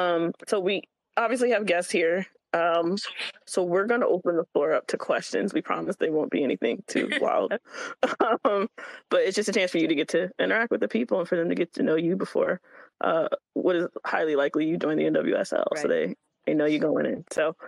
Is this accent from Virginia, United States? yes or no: yes; Virginia, United States; I'm from Virginia, so blue crab. I'm from blue crab country